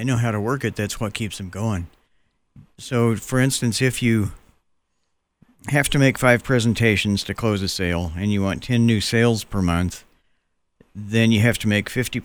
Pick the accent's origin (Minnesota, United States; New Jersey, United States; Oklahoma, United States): Oklahoma, United States; also born or lived in Texas; I'm from Oklahoma and Texas. I got a free public education in Oklahoma and Texas.